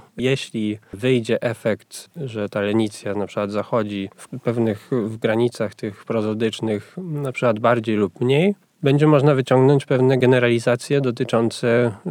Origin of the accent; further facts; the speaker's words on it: Olsztyn, Warmian-Masurian Voivodeship, Poland; Jestem z Olsztyna, więc to też jest pewien naturalny kierunek.